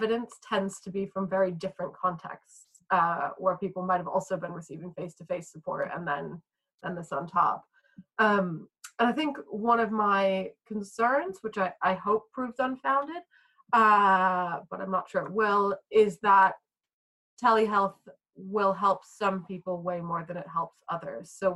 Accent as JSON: {"language": "English", "country": "United States", "tie": "born or raised there", "said": "Now, I grew up in the States. Most of my life as a diabetic was in the States."}